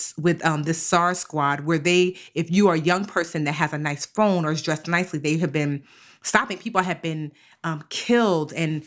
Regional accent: Nigeria; So y'all know I'm Nigerian. Whoop, whoop. Ibo Kwenu.

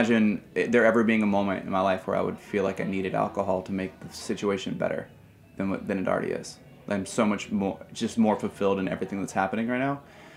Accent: Indiana, United States; And truthfully, you know, I'm from Indiana, as we talked about.

